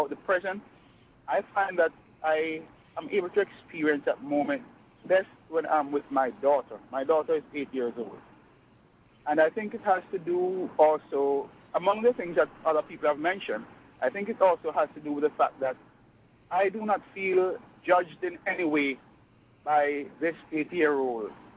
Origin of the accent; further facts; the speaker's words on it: Brooklyn, New York, United States; I'm from Brooklyn.